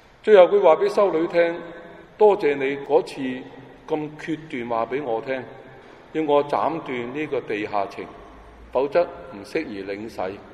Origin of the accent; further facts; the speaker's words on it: China; 就好像我们中国人一句很好的说话，生命好像逆水行舟，不进则退